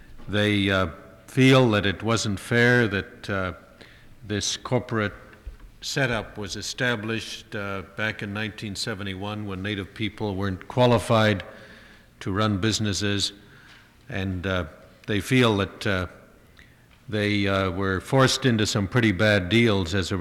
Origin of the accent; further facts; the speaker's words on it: Canada; I come from Canada